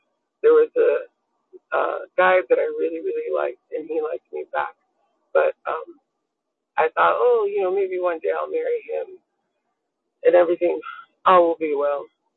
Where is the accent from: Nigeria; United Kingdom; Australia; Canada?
Nigeria; she was like, where are you from? I said, I'm Nigerian.